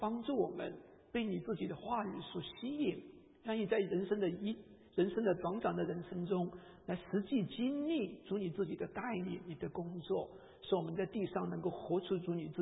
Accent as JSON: {"language": "Chinese", "country": "China", "tie": "born or raised there", "said": "我们在大陆长大的人都知道啊，至少我读书的时候，我们老师说要德智体全面发展"}